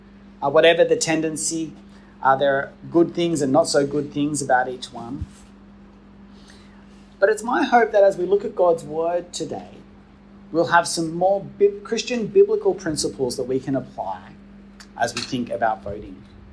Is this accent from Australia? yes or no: yes; Australia; I can say that I'm Australian. I was born here. I can prove it. I have an Australian passport, an Australian birth certificate.